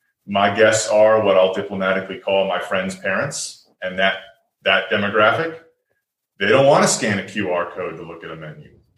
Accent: Roswell, United States; Then I had the opportunity to open a restaurant in my hometown, Roswell, in 2011.

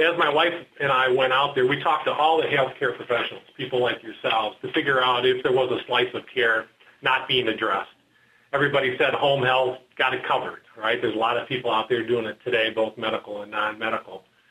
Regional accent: Detroit, Michigan, United States; now in Texas, United States; roots are not native Texas, so the snowstorms didn't impact me personally as much as it did everybody else, because I'm from Detroit.

